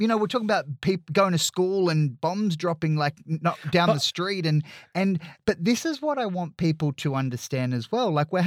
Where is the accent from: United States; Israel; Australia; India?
Australia; I'm really proud as an Australian